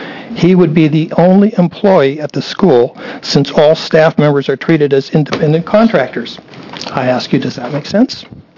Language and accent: English; Portland, Oregon, United States; I'm from Portland.